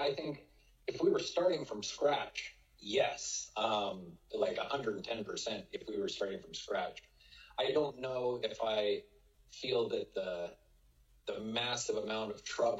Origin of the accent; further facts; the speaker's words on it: Canada; Things like the 4th of July being a Canadian, they just don't have that same punch for me.